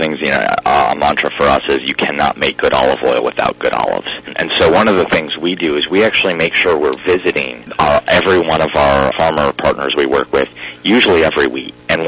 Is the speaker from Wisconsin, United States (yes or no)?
yes; Wisconsin, United States; I'm actually from Wisconsin